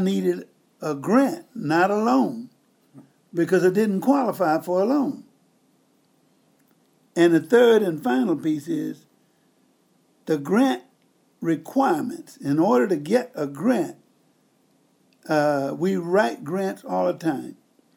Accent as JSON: {"language": "English", "region": "Mississippi", "country": "United States", "tie": "born or raised there", "said": "Now, I was raised in Mississippi many years ago."}